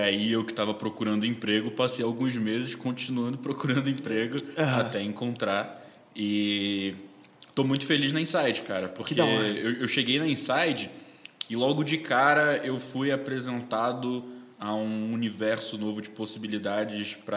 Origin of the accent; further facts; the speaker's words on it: Manaus, Amazonas, Brazil; moved away as an adult; now in São Paulo, Brazil; Bom, eu sou de Manaus, nascido e criado.